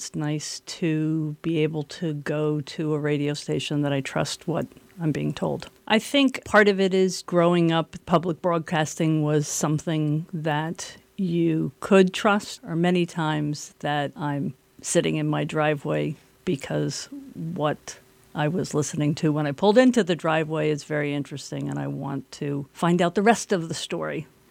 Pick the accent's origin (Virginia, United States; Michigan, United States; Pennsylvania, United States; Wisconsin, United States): Pennsylvania, United States; Allentown; from Allentown.